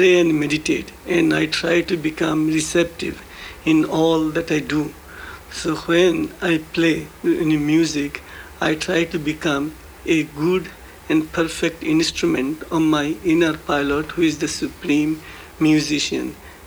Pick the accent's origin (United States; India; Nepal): India; South India; moved away as an adult; also born or lived in Bengal; I came here in 1964 following an inner command. I was born in Bengal, India, and I was brought up in South India, and there for 20 years I practiced yoga